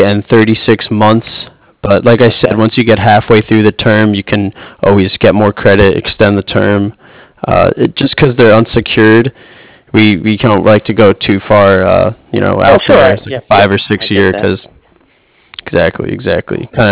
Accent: West Orange, New Jersey, United States; now in San Diego, United States; I grew up in West Orange, so not pretty familiar with the area.

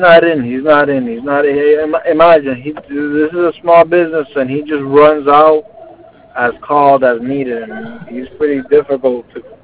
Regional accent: Cuba; I'm Cuban.

